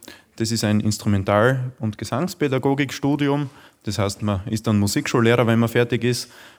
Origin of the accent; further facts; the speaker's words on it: Lang, Styria, Austria; Ja, ich bin aus der Nachbargemeinde da, aus Lang.